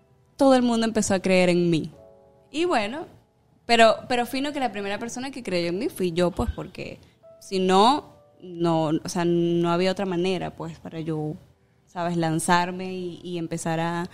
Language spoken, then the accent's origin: Spanish; Zulia, Venezuela; Pero en fin, ese apellido es indígena. Bueno, ¿cómo soy maracucha? Bueno, mi mamá es maracucha, mi papá de los Llanos